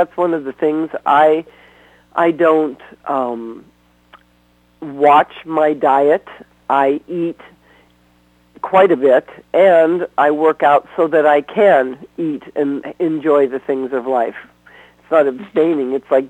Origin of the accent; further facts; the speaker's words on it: California, United States; Anyone who's listening who's young can learn from me not to go in the sun, because I was raised in California.